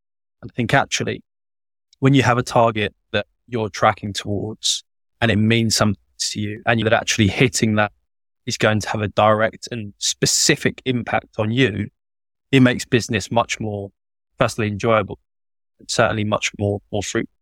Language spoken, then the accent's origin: English; United Kingdom; We're British